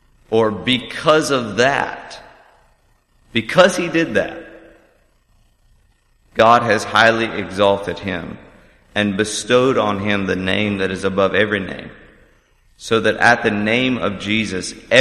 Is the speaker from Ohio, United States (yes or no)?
no; North Carolina, United States; Can you guess where I'm from by my accent? Close. Yeah, North Carolina. North Carolina, the home of pulled pork barbecue and all kinds of stuff.